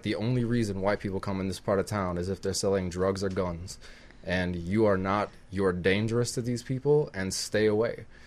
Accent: Wisconsin, United States; moved away as an adult; also born or lived in Louisiana; growing up in Wisconsin, like, that was, you know, I went to that same situation, mm-hmm. high school with one African-American student.

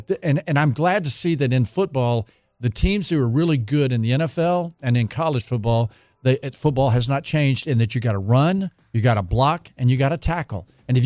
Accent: Houston, Texas, United States; I grew up in Houston, so I'm an Astros fan.

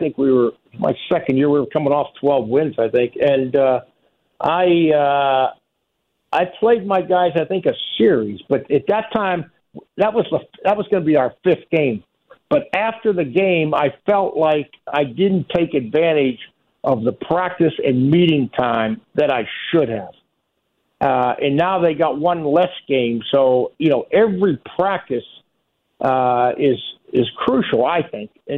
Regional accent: Pittsburgh, Pennsylvania, United States; the minute he found out I was from Pittsburgh, he laughed, and he says, God, he says, you know, because of Coach Ferentz, I know more Pittsburgh stories than

